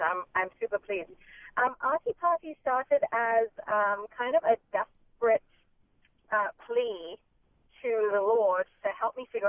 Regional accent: India; It actually came about because I'm Indian

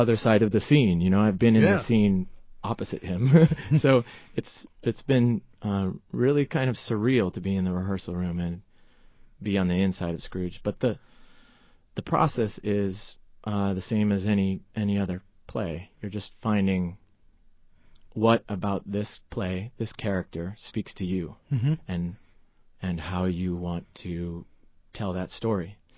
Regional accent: Cleveland, Ohio, United States; also born or lived in New York City; I grew up in Cleveland, Ohio

